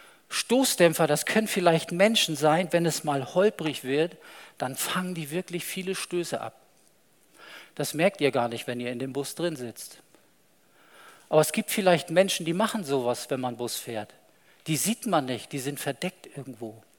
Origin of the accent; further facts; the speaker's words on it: Lübeck, Schleswig-Holstein, Germany; Ich komme ja aus Lübeck ursprünglich, da hat man solche großen Busse wirklich mal gesehen.